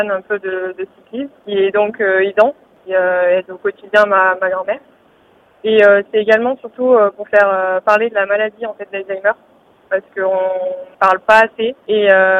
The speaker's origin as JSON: {"language": "French", "region": "Auvergne-Rhône-Alpes", "country": "France", "said": "Donc, je suis originaire de la Haute-Loire, donc ça s'y prête assez bien."}